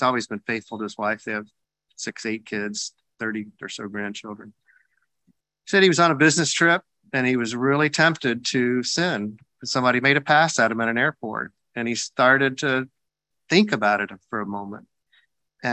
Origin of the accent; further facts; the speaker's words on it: the South, United States; I'm a Southerner, and Southerners hold grudges like nobody else.